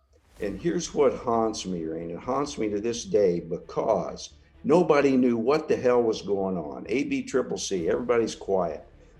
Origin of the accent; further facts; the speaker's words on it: Kansas, United States; Okay, I grew up in Kansas. My dad was a cowboy. He was a tough-as-nails guy, but a very soft heart. And I graduated from a very small graduating class of 19 in Southeast Kansas.